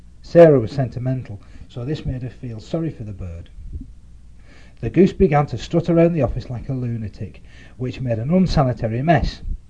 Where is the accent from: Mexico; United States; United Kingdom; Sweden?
United Kingdom; Wigan, North West England; born there; I was born in Wigan on the 11th of August 1966. I'm currently a civil servant.